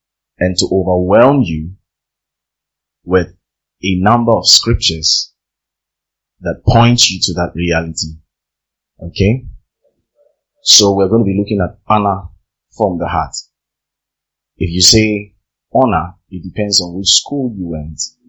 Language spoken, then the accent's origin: English; Tamale, Northern Region, Ghana; I grew up in Tamale, spent most of my years in Tamale, maybe first 20, 21 years in Tamale. And growing up in a Muslim community or a Muslim neighborhood